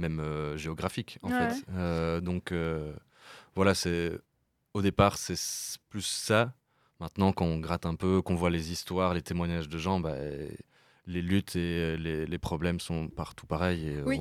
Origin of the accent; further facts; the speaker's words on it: Namur, Wallonia, Belgium; now in Brussels, Belgium; Donc moi, je suis pas liégeois. Je viens de Namur au départ. J'habite Bruxelles.